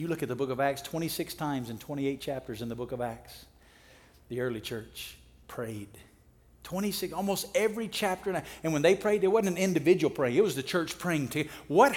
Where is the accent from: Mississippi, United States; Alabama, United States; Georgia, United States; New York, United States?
Alabama, United States; now in Las Vegas, United States; Like I'm originally from Alabama. When God called us to Las Vegas, you couldn't have picked a place further off our radar.